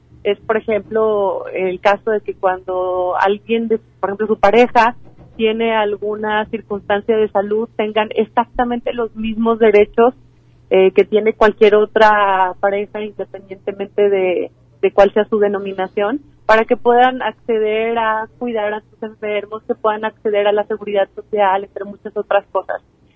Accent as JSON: {"language": "Spanish", "region": "Jalisco", "country": "Mexico", "said": "somos salteños, somos jaliscienses, somos mexicanos"}